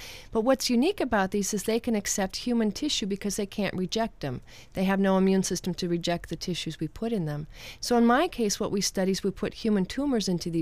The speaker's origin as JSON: {"language": "English", "town": "Anaheim", "region": "California", "country": "United States", "tie": "born or raised there", "said": "Yep, I grew up in Anaheim, California, just down the street from Disneyland."}